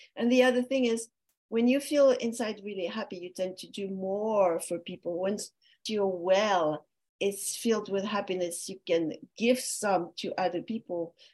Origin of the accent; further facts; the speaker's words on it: France; accent: French; English is a second language; But I want to say I'm from a French origin, as you can detect from my French accent when I talk.